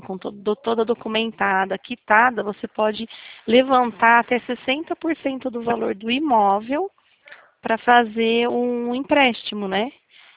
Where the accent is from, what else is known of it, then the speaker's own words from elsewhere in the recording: São Paulo, Brazil; Eu sou do interior de São Paulo.